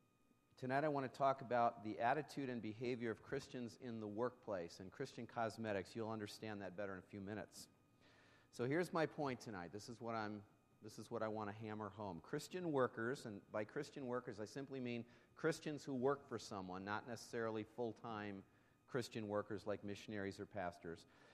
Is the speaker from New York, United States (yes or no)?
no; Illinois, United States; now in East Lansing, United States; Some of you know that I came to East Lansing from Illinois many years ago, back in the early 70s